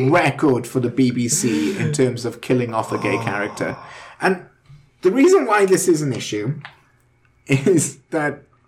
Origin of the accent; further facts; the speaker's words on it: United Kingdom; now in Canada; I'm British